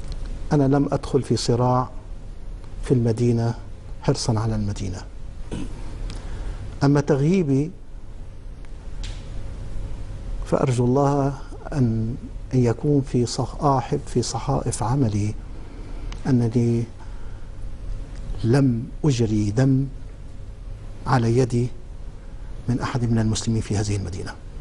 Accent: Tripoli, North Governorate, Lebanon; أول شيء نحن معروفون في طرابلس منذ الثمانينات.

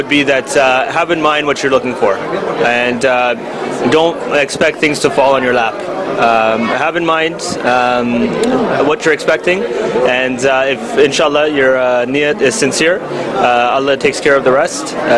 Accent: Toronto, Ontario, Canada; I'm from Toronto, Canada.

